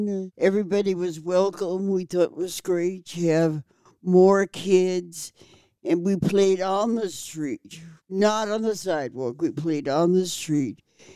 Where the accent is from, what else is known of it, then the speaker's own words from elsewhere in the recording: San Francisco, California, United States; born there; I know about the Sunset, although I was born in the Market.